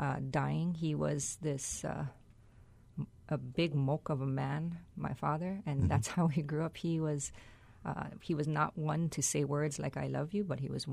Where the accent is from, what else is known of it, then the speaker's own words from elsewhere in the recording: Hawaii, United States; A lot of my work here will talk about growing up in Hawaii, which is not your typical visions of Hawaii.